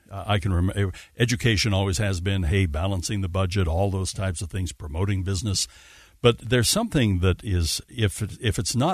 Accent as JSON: {"language": "English", "region": "Utah", "country": "United States", "tie": "born there", "said": "right here, born in Holy Cross Hospital back in the day, live in Holiday. A lot of people think I was born in Eureka. I was not."}